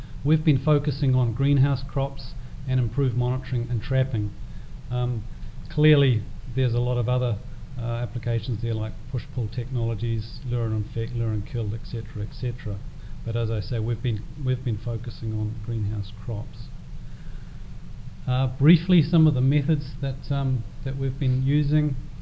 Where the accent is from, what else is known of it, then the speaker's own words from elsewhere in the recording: New Zealand; I'm from New Zealand. I've arrived here the long way around through Europe